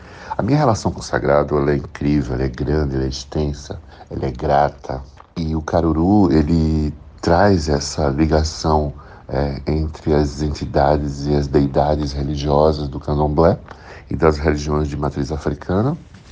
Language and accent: Portuguese; João Pessoa, Paraíba, Brazil; born there; Eu nasci na Paraíba, na cidade de João Pessoa, em 1959. Portanto, hoje eu tenho 63 anos